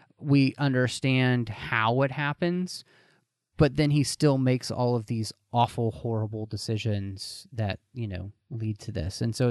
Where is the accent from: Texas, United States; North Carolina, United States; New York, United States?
Texas, United States; growing up in Texas, you know, in a place that's full of people from all across the world and from, you know, like South America and stuff